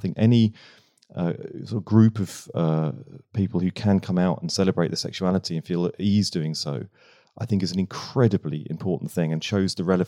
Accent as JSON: {"language": "English", "town": "Bognor Regis", "region": "South East England", "country": "United Kingdom", "tie": "born or raised there", "said": "I grew up in Bognor Regis."}